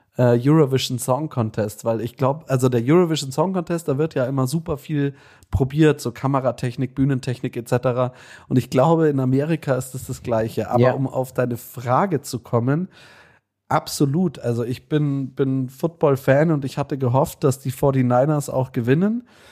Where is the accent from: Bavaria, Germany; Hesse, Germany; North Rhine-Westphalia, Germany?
Bavaria, Germany; Munich; born there; ich bin gebürtiger Münchner